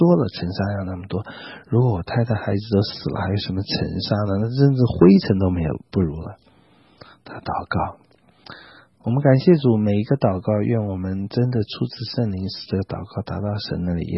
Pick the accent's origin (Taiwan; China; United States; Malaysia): China; 我觉得我们中国人送礼很多地方是礼多人诈了